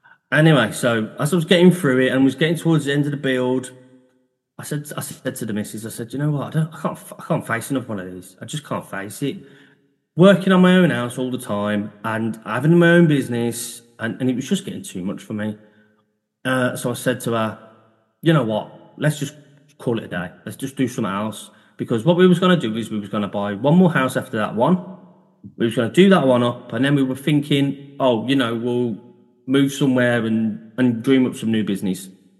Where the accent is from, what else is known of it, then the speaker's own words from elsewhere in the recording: Birmingham, West Midlands, United Kingdom; And I'm from Birmingham.